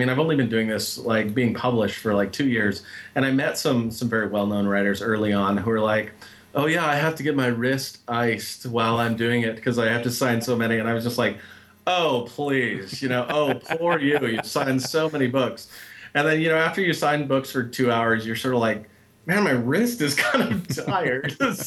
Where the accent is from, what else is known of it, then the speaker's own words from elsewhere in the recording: Montana, United States; I grew up in Montana, which is kind of at the other end of the spectrum, very much do it yourself.